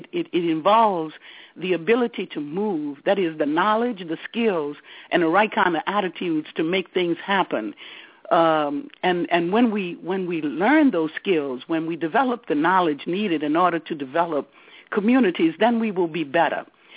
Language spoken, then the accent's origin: English; New Orleans, Louisiana, United States; trying to help people similar to the person that I was growing up in the Seventh Ward of New Orleans, with committed parents and numerous people who were concerned about my development.